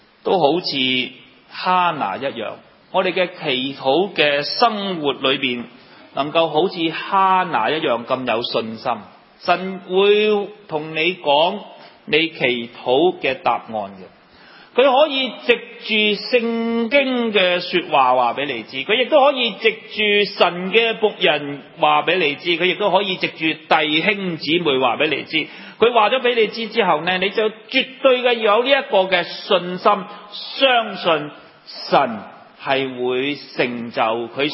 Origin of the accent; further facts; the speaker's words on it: Hong Kong; 好像我们香港人讲句说话，画公仔画出肠